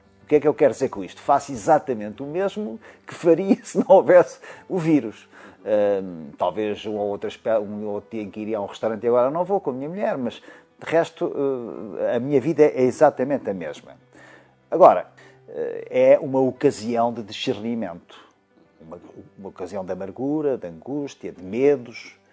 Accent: Costa Nova, Aveiro, Portugal; embora seja de uma terra marítima, ilha, via Costa Nova, passei a minha infância e juventude na Costa Nova

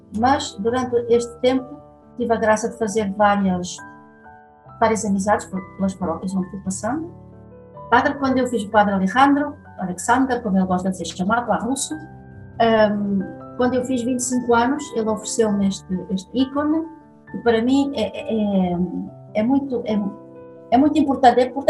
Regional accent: Portugal; A mim como portuguesa

